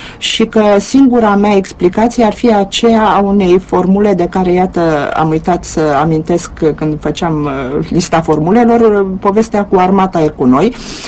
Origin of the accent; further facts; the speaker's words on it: Romania; E foarte greu de multe ori să fiu mândră că sunt româncă, așa cum e și mai greu să-mi fie rușine.